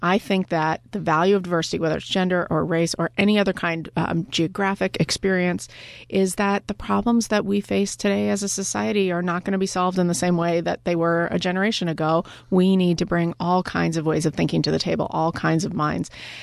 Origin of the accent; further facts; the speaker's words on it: Arizona, United States; also born or lived in Boston, United States; And for me, I grew up in Arizona. I was born in Boston, but I grew up in Arizona.